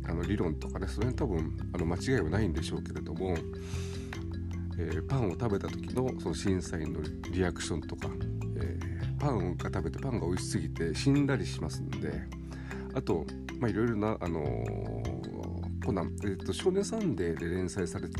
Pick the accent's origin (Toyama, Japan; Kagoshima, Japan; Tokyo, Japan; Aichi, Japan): Aichi, Japan; Nagoya; その友達っていうのが、地元名古屋の